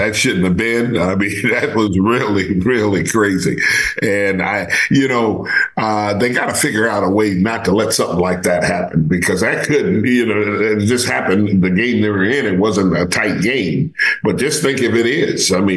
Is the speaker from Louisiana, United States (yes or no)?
no; Michigan, United States; So Campy and I, we really go way back, and I'm from Michigan.